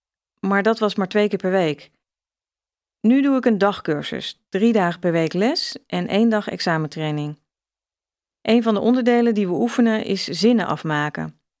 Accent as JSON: {"language": "Dutch", "country": "Indonesia", "second_language": "Dutch", "moved": "as an adult", "lives_now": "Netherlands", "said": "Nou, ik kom uit Indonesië en ik deed de hotelschool in Jakarta."}